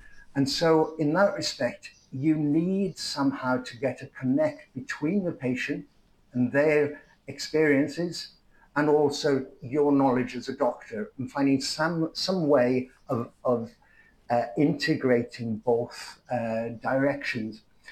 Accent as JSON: {"language": "English", "region": "Wales", "country": "United Kingdom", "said": "I suppose as a Welshman, I've always supported the underdog."}